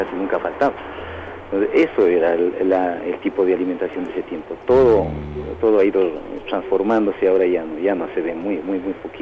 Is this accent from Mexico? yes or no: no; Salcedo, Cotopaxi, Ecuador; salíamos de la sierra, en la claro. sierra, porque soy de Salcedo.